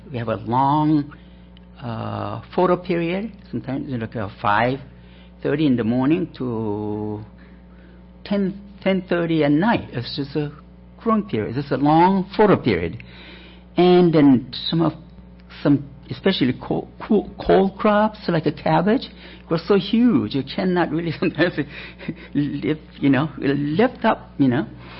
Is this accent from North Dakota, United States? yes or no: yes; Fargo, North Dakota, United States; I'm from Fargo, North Dakota. It's a cold country. The usually growing season is very short, about 110 days.